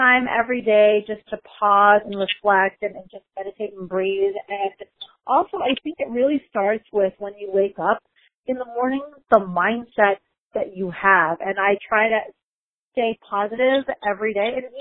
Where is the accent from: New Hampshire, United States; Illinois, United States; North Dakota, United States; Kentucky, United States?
Illinois, United States; Chicago; I grew up in Chicago. I'm a Chicago Bears fan.